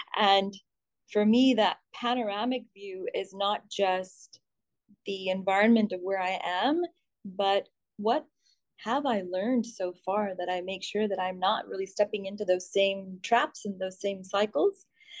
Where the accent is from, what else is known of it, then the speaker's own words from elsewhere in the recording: India; which I really did not get being an Indian citizen. And it's not a problem of the country. It's just cultural.